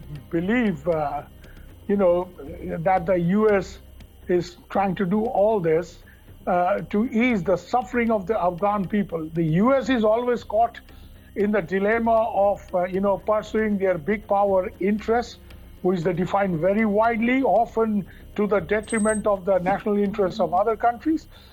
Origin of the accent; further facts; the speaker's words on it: India; from India, and the answer to your question is, we really don't know why the U.S. is not going through the U.N. system. Because my country, India, is also sending a lot of humanitarian aid.